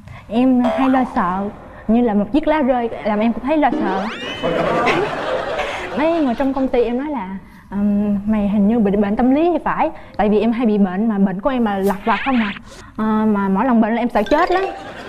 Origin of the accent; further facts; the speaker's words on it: Tiền Giang, Vietnam; Dạ, dạ đúng rồi, em đến từ Tiền Giang.